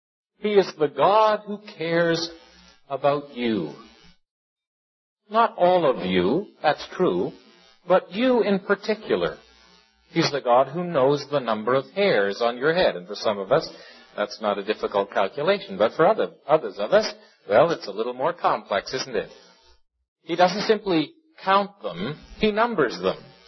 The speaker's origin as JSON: {"language": "English", "town": "St. Catharines", "region": "Ontario", "country": "Canada", "said": "I come from St. Catharines, Ontario. That's about 12 miles from Niagara Falls."}